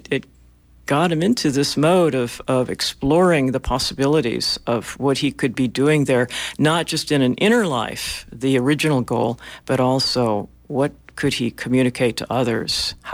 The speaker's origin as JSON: {"language": "English", "town": "Seattle", "region": "Washington", "country": "United States", "tie": "born or raised there", "said": "I grew up in Seattle, or just on the edge of Seattle, and that was certainly my experience."}